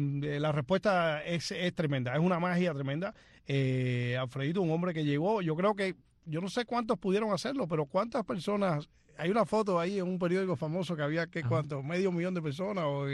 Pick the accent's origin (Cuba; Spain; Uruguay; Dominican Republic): Cuba; uno se siente orgulloso de verlo como cubano